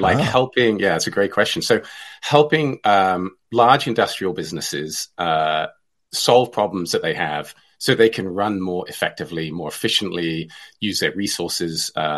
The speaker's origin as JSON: {"language": "English", "country": "Hong Kong", "tie": "born or raised there", "said": "So I have an accent and I grew up in Hong Kong in China."}